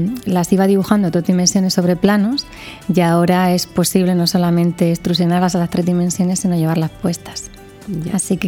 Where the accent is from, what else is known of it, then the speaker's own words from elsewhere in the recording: Murcia, Region of Murcia, Spain; Pues yo soy de aquí, de Murcia, estudié arquitectura